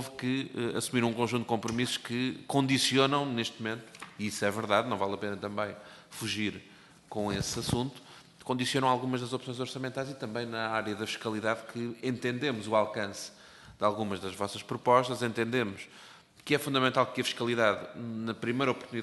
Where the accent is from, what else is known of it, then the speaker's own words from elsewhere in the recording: Portugal; porque somos portugueses como vossas excelências